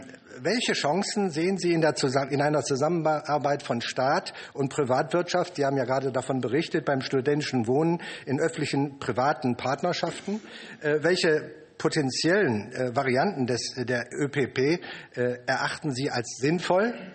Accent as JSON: {"language": "German", "region": "North Rhine-Westphalia", "country": "Germany", "said": "ich komme aus dem einwohnerbeliebtesten Bundesland mit der besten Landesregierung. Also ich komme aus NRW"}